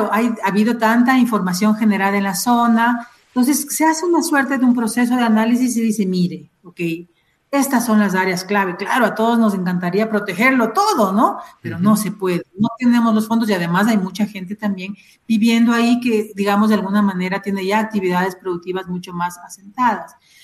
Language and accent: Spanish; Ecuador; No soy de Quito, en realidad soy de otra provincia, pero soy ecuatoriana.